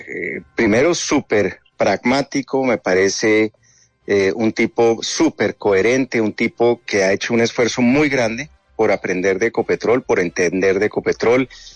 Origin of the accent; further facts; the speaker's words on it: Colombia; Eso es lo que uno quiere como colombiano y a eso le estoy apuntando